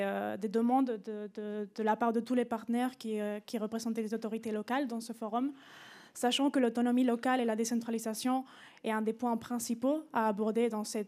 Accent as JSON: {"language": "French", "country": "Spain", "said": "étant donné que je suis espagnole."}